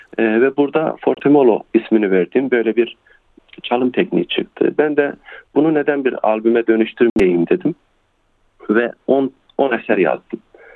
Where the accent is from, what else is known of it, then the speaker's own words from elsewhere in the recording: Elbistan, Kahramanmaraş, Turkey; Ben 1977 yılında Maraş'ın Elbistan ilçesinde doğmuşum. Elbistan'da da Alevi dedelerin yoğun yaşadığı bir bölge olduğu için orada yetişmişim